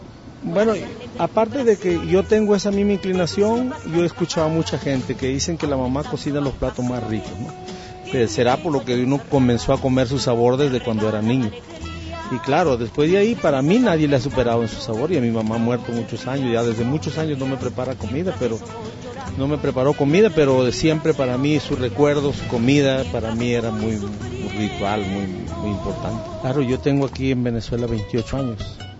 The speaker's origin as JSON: {"language": "Spanish", "country": "Peru", "said": "algo de allá de mi tierra. Cosas así como, por ejemplo, la papa la huancaína, que ya mi esposa aprendió a cocinarla. Que son productos de aquí, pero que de acuerdo a la preparación son platos que son de allá, de Perú."}